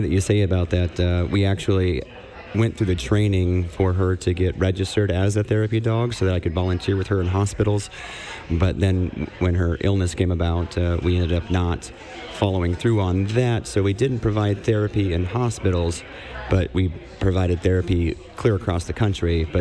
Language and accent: English; Broken Bow, Nebraska, United States; now in Lincoln, United States; Yeah, I'm from Broken Bow.